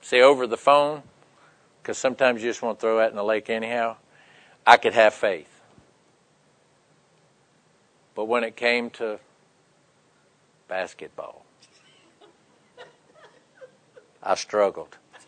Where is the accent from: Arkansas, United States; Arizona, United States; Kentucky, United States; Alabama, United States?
Kentucky, United States; I'm from Kentucky, and it's March Madness.